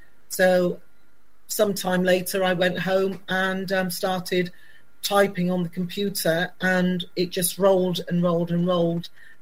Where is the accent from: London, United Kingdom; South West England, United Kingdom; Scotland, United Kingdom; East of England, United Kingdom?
South West England, United Kingdom; Bristol; I grew up in Bristol. I'm the youngest of six children.